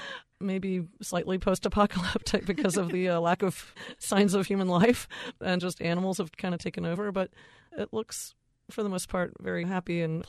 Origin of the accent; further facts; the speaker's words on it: North Carolina, United States; now in New Orleans, United States; No, I grew up in North Carolina.